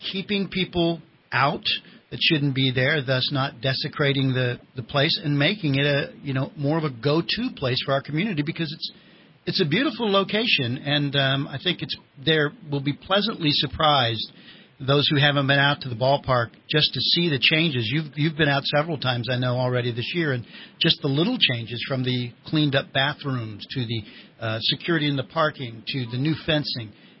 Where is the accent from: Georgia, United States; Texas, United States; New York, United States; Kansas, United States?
Georgia, United States; Atlanta; I'm 50 something, and I grew up there in Atlanta. But my family was from Ohio, and so we, you know, was always a Reds fan.